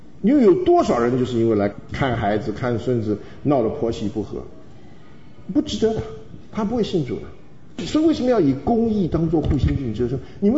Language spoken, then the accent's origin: Chinese; Taiwan; now in Houston, United States; 像我是从台湾来的